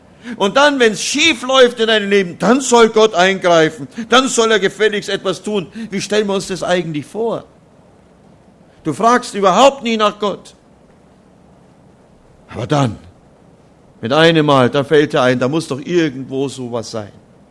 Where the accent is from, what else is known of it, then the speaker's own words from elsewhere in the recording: Oberammergau, Bavaria, Germany; ich komme nun aus dem Herrgottschnitzer Dorf Oberammergau, wie man das so sagt.